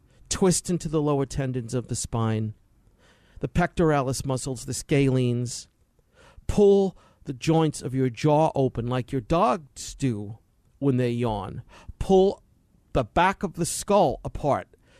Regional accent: New York, United States; believe me, I'm Italian from New York. We know how to eat, man.

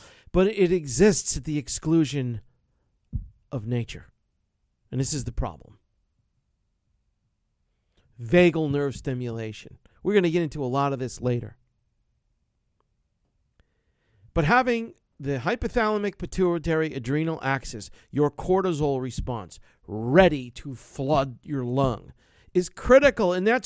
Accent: United States; And as an American, think twice about your shit form of government.

